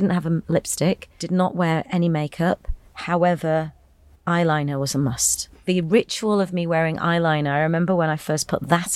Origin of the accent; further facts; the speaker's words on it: Bradford, Yorkshire and the Humber, United Kingdom; as an Asian kid growing up in Bradford in the 80s and 90s, you know that you are not seen the same as everybody else.